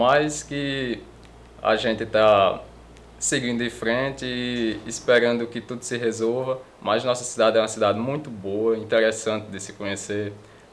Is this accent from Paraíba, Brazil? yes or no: yes; Sousa, Paraíba, Brazil; Sou natural da cidade de Sousa, a cidade conhecida como a cidade do Vale dos Dinossauros, né? Tem um parque turístico aqui.